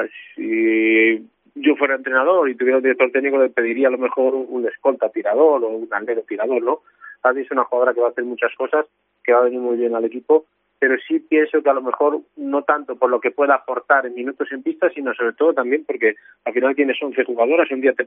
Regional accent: Castile and León, Spain; pues el equipo del Bierzo de mi tierra, pues está todavía conjuntándose, acaba de empezar.

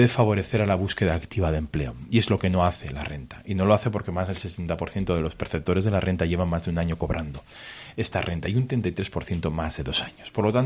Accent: Navarre, Spain; Pero es que ya cuestionarlo es cuestionar nuestra identidad también como navarros.

